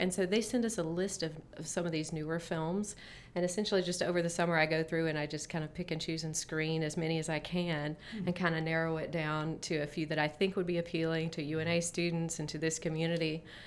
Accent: Mississippi, United States; As I said, I'm originally from Mississippi, and I have family now who live in Alabama

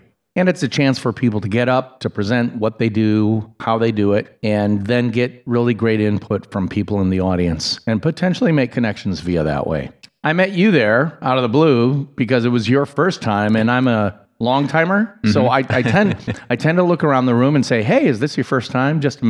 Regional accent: Wisconsin, United States; also born or lived in Chicago; in terms of growing up in Wisconsin and wanting to get out of Wisconsin as quickly as possible. Spend a bunch of time bopping around the United States, several different metro areas in my case, ending up for a long period of time in Chicago

